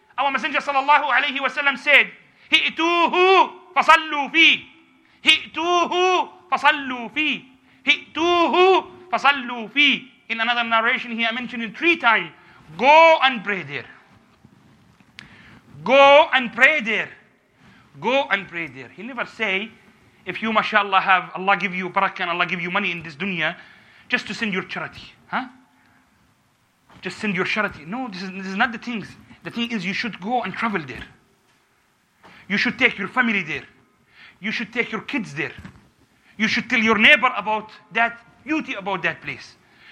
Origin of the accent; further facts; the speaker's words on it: England, United Kingdom; English is a second language; as I'm from England